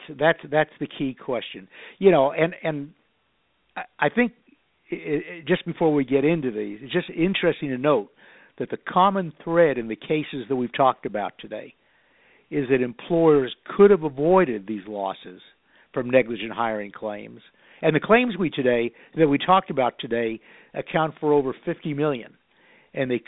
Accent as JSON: {"language": "English", "region": "Connecticut", "country": "United States", "said": "He was from Connecticut. I was from Connecticut."}